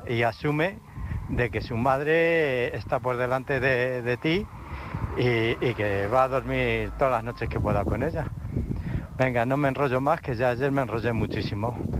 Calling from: Illescas, Castilla-La Mancha, Spain; de Illescas, como todos los días.

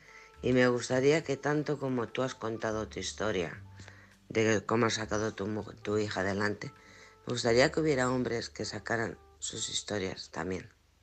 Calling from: Alcorcón, Community of Madrid, Spain; de Alcorcón.

